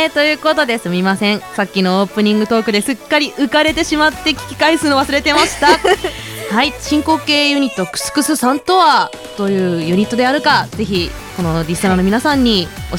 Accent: Fukushima, Japan; リクエスト地元が一緒なんですよ

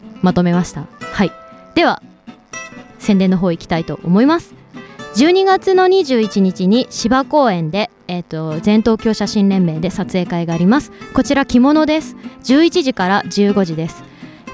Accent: Shizuoka, Japan; 私の地元の静岡県西部とかは結構やるんですけど

